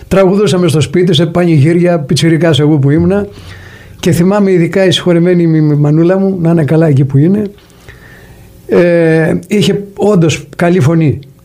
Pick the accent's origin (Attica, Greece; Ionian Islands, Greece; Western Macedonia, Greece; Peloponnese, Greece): Peloponnese, Greece; Argos; now in United States; Είμαι από το Άργος της Πελοποννήσου.